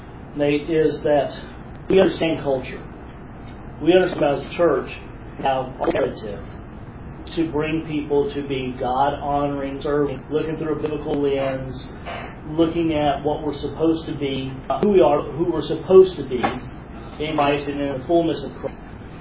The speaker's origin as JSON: {"language": "English", "region": "Deep South", "country": "United States", "tie": "born or raised there", "said": "Look, I grew up in the Deep South."}